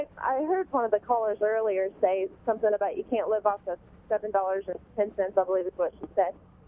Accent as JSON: {"language": "English", "region": "Illinois", "country": "United States", "said": "I'm originally from Illinois, but I'm a truck driver and just kind of passing through."}